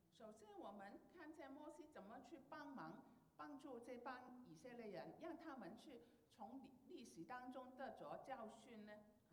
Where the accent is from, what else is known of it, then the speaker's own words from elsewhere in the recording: Hong Kong; 我们香港人就是永居